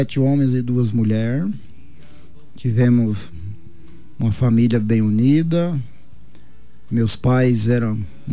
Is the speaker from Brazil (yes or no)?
yes; São Paulo, Brazil; Eu sou paulista, né?